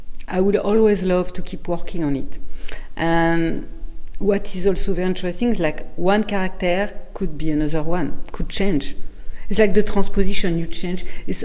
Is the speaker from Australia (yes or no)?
no; France; accent: French; My French accent.